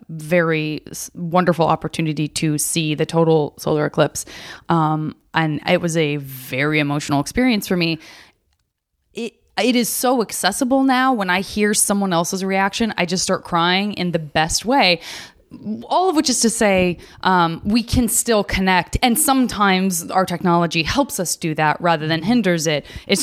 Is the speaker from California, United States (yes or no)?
no; Arizona, United States; No, I'm from Arizona, but although I will say that Floridians suffer from the same fate that many of us have when you're from a state where, you know, my upbringing was incredibly liberal and I lived in a city that is blue